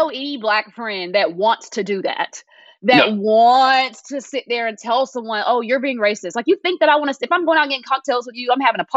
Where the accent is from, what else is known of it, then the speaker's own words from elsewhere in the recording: Georgia, United States; I grew up in Georgia, so I just get her sense of humor